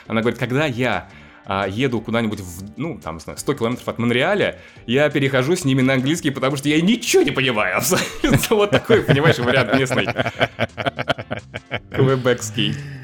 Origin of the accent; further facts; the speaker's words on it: Ulyanovsk, Ulyanovsk Oblast, Russia; moved away as an adult; now in Canada; я сам из Ульяновска, соответственно, то есть 30 лет никуда не выезжая прожил в Ульяновске, и потом просто херракс вот так и в Канаде, и тоже особо никуда не выезжая, скажем так.